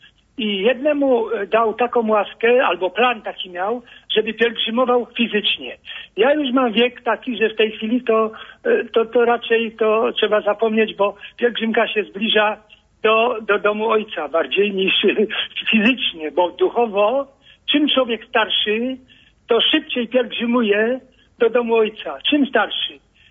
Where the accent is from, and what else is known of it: Kraków, Lesser Poland, Poland; born there; also born or lived in Stolarzowice, Poland